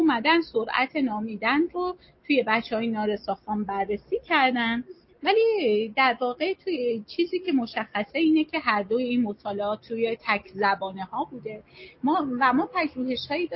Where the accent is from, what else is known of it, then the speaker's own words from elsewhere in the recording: Iran; first language Azerbaijani; Persian is a second language; خیلی از ماها که خود من آذری هستم میدونیم که مثلا برای زبان آذری سیستم الفبایی نوشتاری خاصی نداره